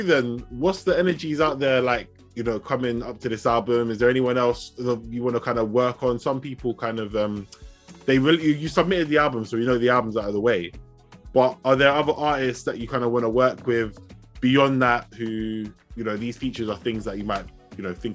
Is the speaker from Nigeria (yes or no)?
yes; Ibadan, Oyo, Nigeria; I'm from Ibadan.